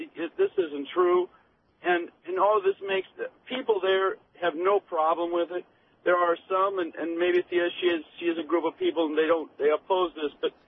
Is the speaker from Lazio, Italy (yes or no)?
no; Vicenza, Veneto, Italy; I'm from Vicenza.